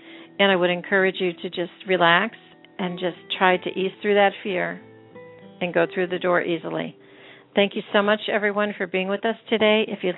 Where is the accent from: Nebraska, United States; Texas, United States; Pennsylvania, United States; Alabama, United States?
Pennsylvania, United States; I grew up in Pennsylvania, so I know this well.